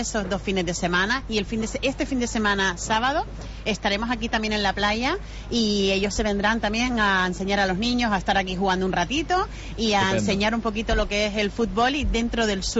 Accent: Canary Islands, Spain; es un orgullo enorme como canaria

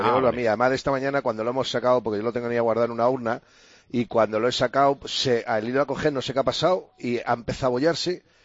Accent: Spain; me siento muy español, me gusta mi país

